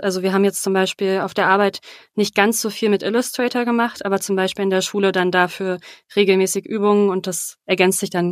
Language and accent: German; Hesse, Germany; now in Munich, Germany; Ich bin ursprünglich aus Hessen und bin dann aber umgezogen nach München